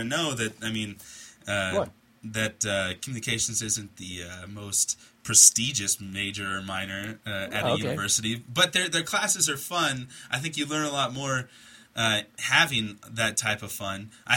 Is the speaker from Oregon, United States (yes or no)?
yes; Oregon, United States; I love my home state. I think Oregon is the coolest place to live. I think it's the coolest state of the 50.